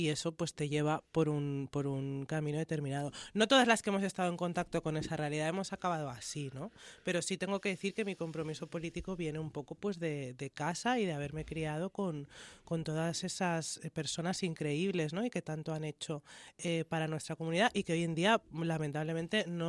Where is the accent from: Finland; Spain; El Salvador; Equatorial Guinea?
Equatorial Guinea; nosotras, que somos de Guinea Ecuatorial